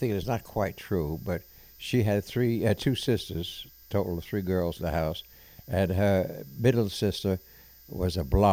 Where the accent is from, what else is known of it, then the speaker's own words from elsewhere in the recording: Long Island, New York, United States; Well, it went from living out in the island, Long Island, where it was mostly farmland, and then became, after World War One, a community for overflow from Manhattan.